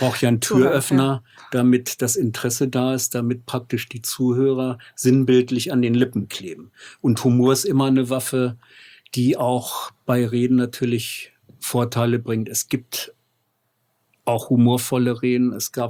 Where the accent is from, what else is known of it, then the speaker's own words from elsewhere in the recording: Hameln, Lower Saxony, Germany; born there; Und ich bin in Hameln geboren